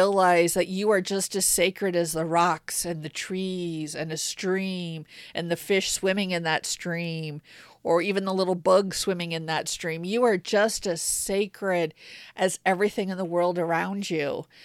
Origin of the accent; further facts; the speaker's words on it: Midwest, United States; I grew up in a small Midwestern town.